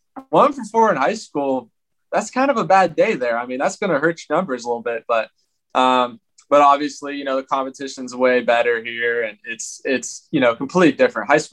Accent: Cambridge, Ohio, United States; also born or lived in Zanesville; So yeah, I was born in Ohio, in a really small town. I was born in Zanesville, Ohio, but we didn't even live there. That was the biggest city around. And we lived in a small town called Cambridge.

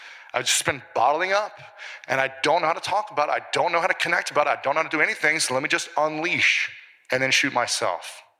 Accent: Midwest, United States; the way I grew up in the Midwest and a lot of the friends that I know, they would never talk about this stuff growing up.

